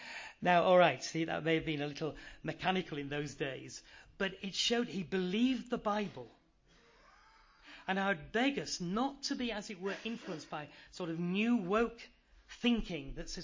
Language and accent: English; Yorkshire and the Humber, United Kingdom; Well, of course, being a Yorkshireman, very, very bright, I was able to turn very quickly to the platform.